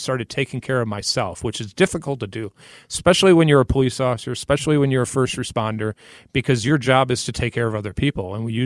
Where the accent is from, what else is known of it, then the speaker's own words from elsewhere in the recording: Racine, Wisconsin, United States; I was born and raised in Racine. This was my dream job.